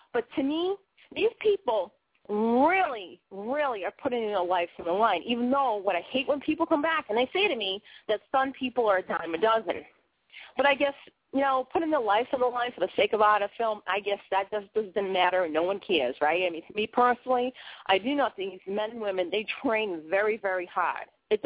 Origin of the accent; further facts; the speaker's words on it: Massachusetts, United States; accent: Boston; now in Maine, United States; more so than actually my own Bostonian accent here.